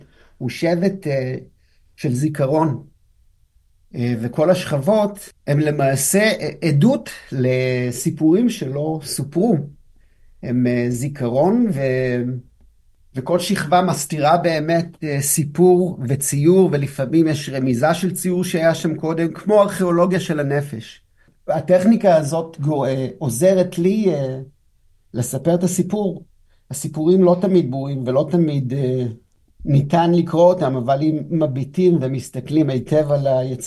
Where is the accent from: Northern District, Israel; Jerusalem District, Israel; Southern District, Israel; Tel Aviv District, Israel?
Southern District, Israel; Netivot; אני במקור מנתיבות, שזה 10 דקות מעזה. אז אני מכיר מלא אנשים, מכיר את הקיבוצים, מכיר את האזור